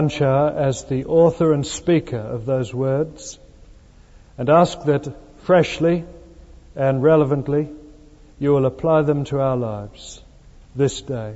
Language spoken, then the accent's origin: English; Sydney, New South Wales, Australia; I come from Sydney in Australia. There is very little there that is much older than 200 years old